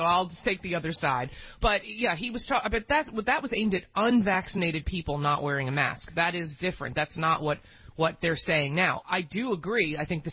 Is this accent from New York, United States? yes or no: yes; New York, United States; but in a densely as a New Yorker, I mean, as a in a densely populated city, the most densely populated in the country